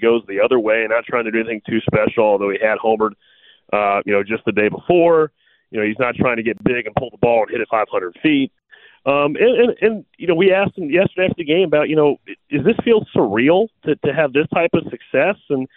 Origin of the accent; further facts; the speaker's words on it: Atlanta, Georgia, United States; I'm born and raised in Atlanta.